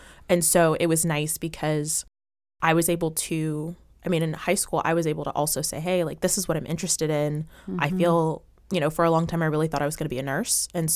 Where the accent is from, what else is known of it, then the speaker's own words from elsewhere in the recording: Virginia Beach, Virginia, United States; I grew up in Virginia Beach, in the Kempsville area.